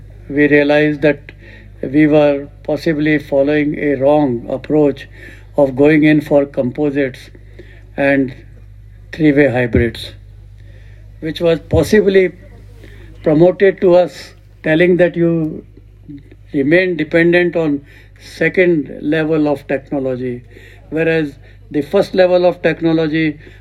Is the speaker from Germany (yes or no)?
no; Rajasthan, India; And I come from Rajasthan.